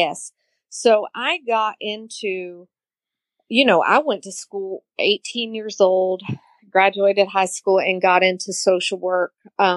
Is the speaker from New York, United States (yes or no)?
no; Tennessee, United States; now in Florida, United States; Obviously by my accent, I'm not from Florida. So I came down here from East Tennessee to Florida for my addiction, and I stayed